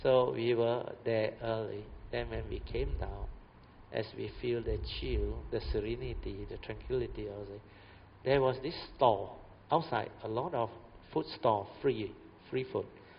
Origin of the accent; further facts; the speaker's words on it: Malaysia; English is a second language; Then when they come to know that we are Malaysian